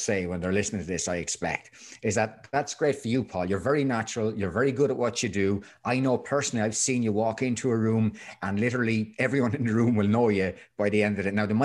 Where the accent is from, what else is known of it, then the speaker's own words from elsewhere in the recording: Ireland; From the bog in the Midlands.